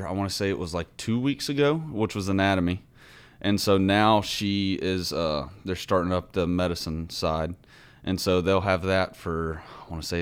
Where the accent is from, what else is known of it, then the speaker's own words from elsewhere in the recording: Huntsville, Alabama, United States; Oh, I mean, it was great. I mean, I had two older brothers, so they're 8 and 10 years older, so I was way younger.